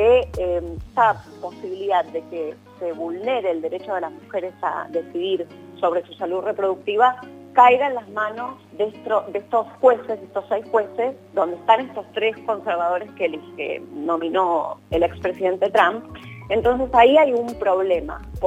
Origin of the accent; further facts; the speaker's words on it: Argentina; como argentina, ya no, como periodista, me emocionó mucho